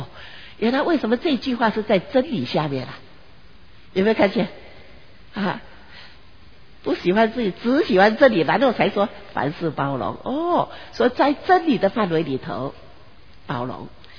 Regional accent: Hong Kong; 我有六个兄弟，两个哥哥，四个弟弟。我们在香港长大，香港的地方小得不得了

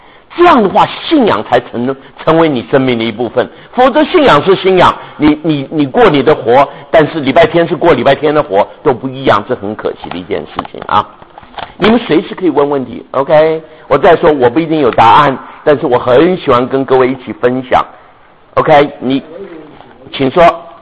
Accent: China; 我们中国人教导我们的也是一样，谦受益怎么样，满招损。

